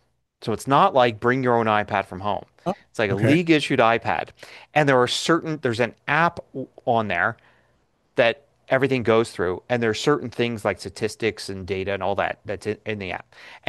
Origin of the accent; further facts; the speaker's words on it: Philadelphia, Pennsylvania, United States; now in Colorado, United States; originally with the Phillies growing up in Philadelphia, and then the Rockies now that I live in Colorado.